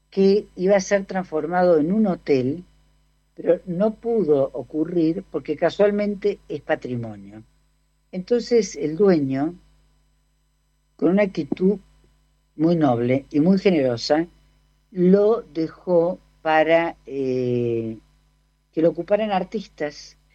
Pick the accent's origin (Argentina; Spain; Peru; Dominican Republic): Argentina; Córdoba; Lo digo yo, que soy cordobesa